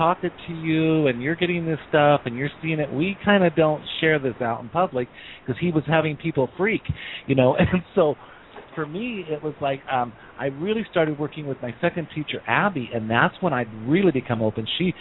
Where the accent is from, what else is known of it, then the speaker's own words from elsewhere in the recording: Laramie, Wyoming, United States; everyone knows I'm from Laramie, Wyoming. If you discuss this up in the Rocky Mountains, you know, back in, I'll give you my age, 40 years ago, it was not pretty.